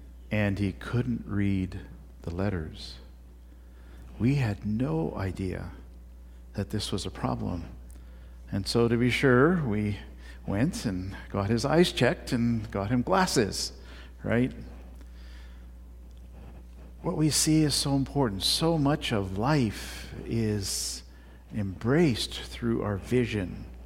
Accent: India; I'm white on the outside, but because I grew up in India, and a lot of my life was shaped and formed in India, I'm brown on the inside.

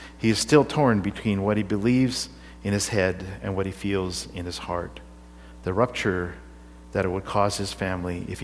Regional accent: India; now in Canada; I know this was a real issue when I came from Canada, from India to Canada. It was not easy. It was like a culture shock

